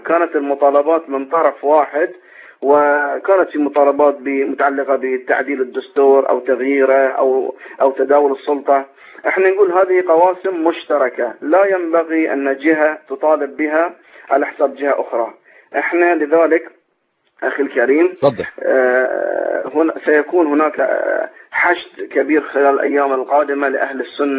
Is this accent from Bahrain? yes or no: yes; Bahrain; الجمعيات السياسية عندنا في البحرين